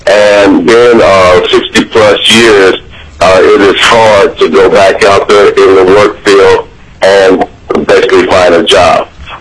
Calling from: Seattle, Washington, United States; I'm calling from Seattle, Washington.

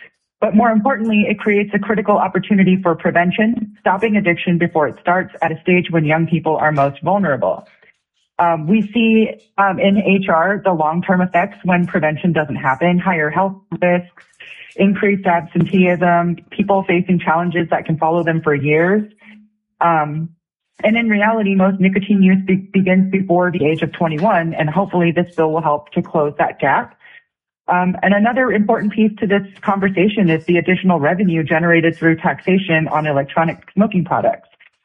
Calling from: Anchorage, Alaska, United States; I'm calling from Anchorage.

